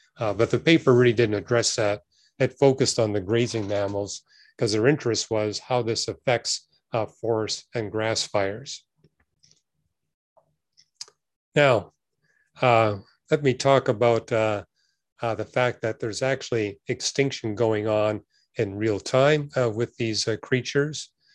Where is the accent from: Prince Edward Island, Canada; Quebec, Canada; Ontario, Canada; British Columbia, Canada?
British Columbia, Canada; Vancouver; I remember growing up in Vancouver